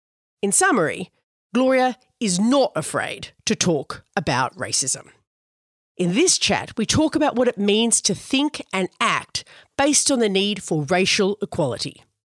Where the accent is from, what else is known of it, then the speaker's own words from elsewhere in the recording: Australia; my home country, Australia